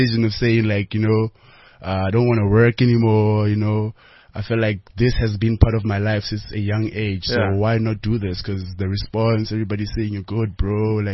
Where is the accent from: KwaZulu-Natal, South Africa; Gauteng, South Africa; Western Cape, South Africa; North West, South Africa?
North West, South Africa; Klerksdorp; But yeah, it's grew up there. I went to school there from grade one till matric. Being Zulu, it's a Tswana vibe that side.